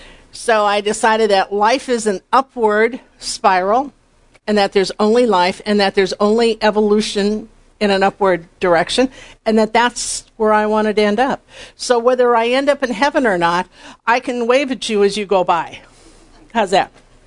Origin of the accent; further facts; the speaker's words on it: North Dakota, United States; I grew up in North Dakota.